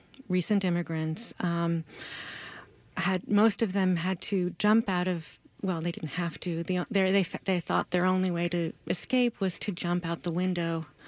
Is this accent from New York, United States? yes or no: yes; New York City, New York, United States; I'm from Queens, New York, and coming to the Midwest and seeing foxes on your street or like in the park or going up north and seeing foxes is just magical to me.